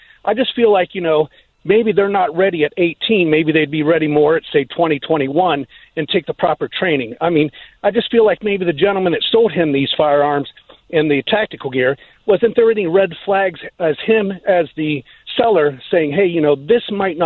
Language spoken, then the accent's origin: English; Ohio, United States; You know, we grew up in Southeast Ohio and we were out hunting and stuff.